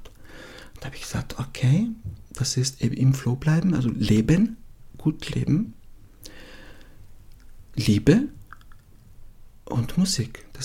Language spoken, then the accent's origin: German; Emilia-Romagna, Italy; German is a second language; Ich komme aus der Romagna.